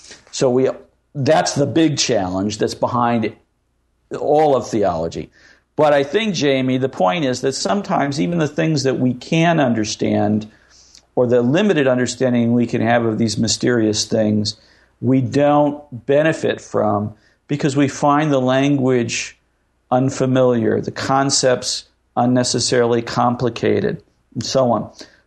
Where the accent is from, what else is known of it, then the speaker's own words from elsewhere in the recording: St. Louis, Missouri, United States; I'm glad I'm getting that question from a St. Louis caller because I'm from St. Louis.